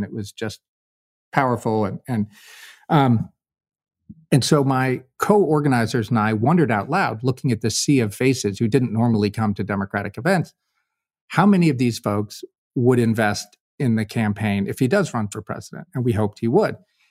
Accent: Kentucky, United States; and I'm a volunteer from Kentucky, and we had Senator Obama visit Louisville.

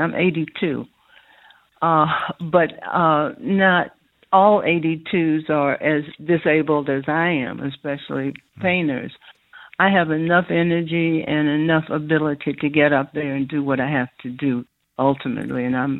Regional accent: Oakland, California, United States; now in Mexico; Because I'm from the Bay Area, from Oakland, you know, the Warriors, those traitors.

